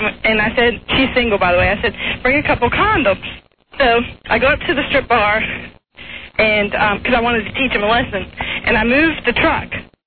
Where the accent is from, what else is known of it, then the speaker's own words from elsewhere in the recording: Fredericksburg, Virginia, United States; now in Norfolk, United States; Fredericksburg, Virginia.